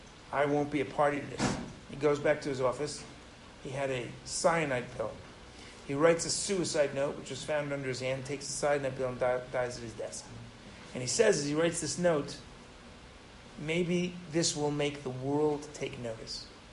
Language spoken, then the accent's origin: English; New York City, New York, United States; I grew up on the west side of Manhattan, and even though I grew up mostly in Lincoln Square Synagogue, every once in a while, because I had friends there, I would go to the Jewish Center, which was on 86th Street